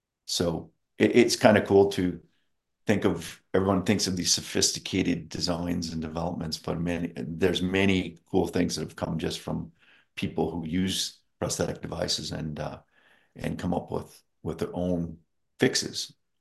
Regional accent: Woodstock, Ontario, Canada; I grew up in Woodstock, Ontario, from grade 6 on. I lived in about 5 different other small towns before that, but ended up in Woodstock.

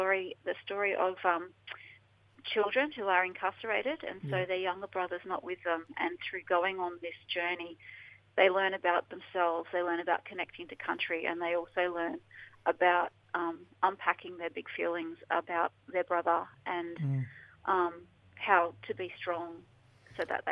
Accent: Brisbane, Queensland, Australia; Well, I grew up here in Brizzy

